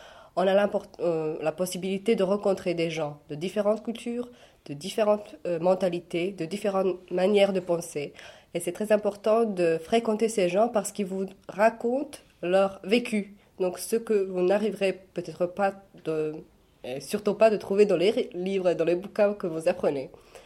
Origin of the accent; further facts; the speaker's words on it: Smederevska Palanka, Šumadija and Pomoravlje, Serbia; French is a second language; now in Paris, France; je viens de Serbie, précisément d'une petite ville qui se trouve au sud par rapport à Belgrade, c'est Smederevska Palanka. Je suis à Paris précisément 7 mois.